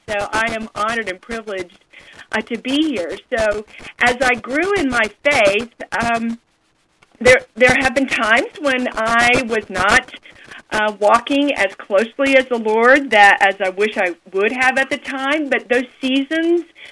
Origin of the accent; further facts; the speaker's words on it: Texas, United States; it was a five-hour drive from where I was living in Dallas to my hometown in Central Texas.